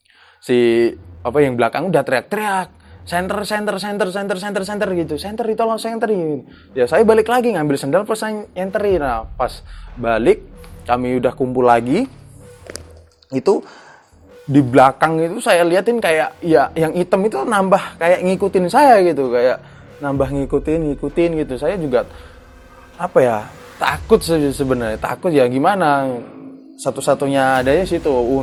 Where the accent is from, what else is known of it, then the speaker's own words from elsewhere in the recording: Java, Indonesia; karena daerah saya di Jawa nggak ada babi ya.